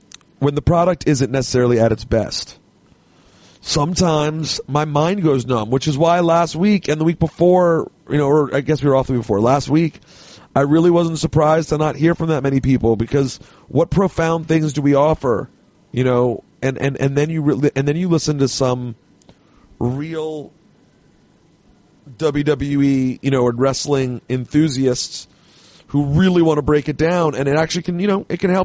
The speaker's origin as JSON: {"language": "English", "country": "Jamaica", "said": "I'm Jamaican."}